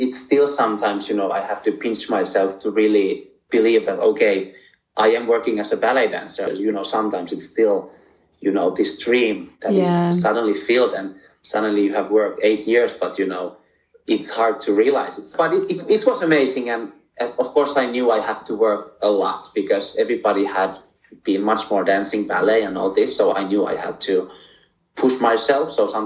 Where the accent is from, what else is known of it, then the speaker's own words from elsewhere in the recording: Finland; So I'm from Finland. I started dancing when I was 7